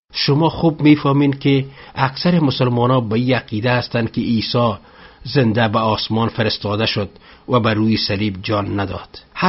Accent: Pakistan; Persian is a second language; ما از پاکستان هستم.

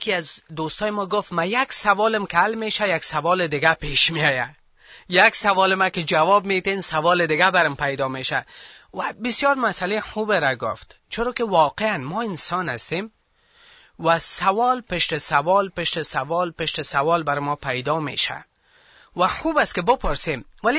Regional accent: Afghanistan; خود ما که افغان هستیم شکر پیرو عیسی مسیح هستیم

